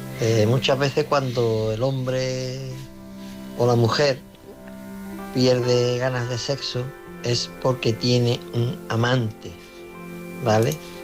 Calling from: Jerez de la Frontera, Andalusia, Spain; de Jerez.

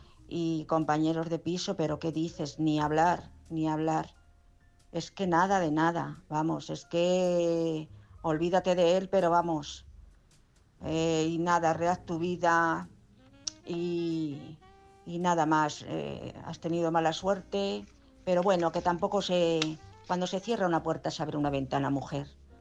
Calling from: Madrid, Community of Madrid, Spain; de Madrid.

